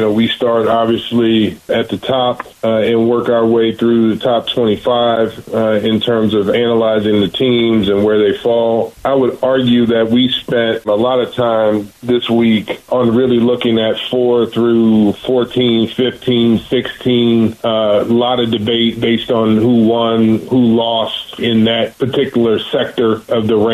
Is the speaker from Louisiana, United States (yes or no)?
yes; Louisiana, United States; I'm from Louisiana.